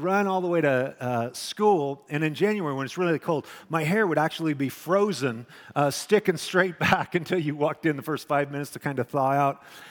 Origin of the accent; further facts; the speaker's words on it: Filer, Idaho, United States; it's from my hometown, Filer, Idaho.